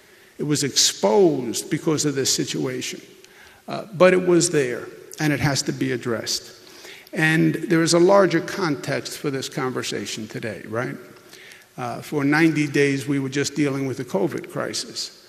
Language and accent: English; Queens, New York, United States; I'm a child of an outer borough. I'm from Queens. Queens, Brooklyn, Bronx, Staten Island, Those are the outer boroughs.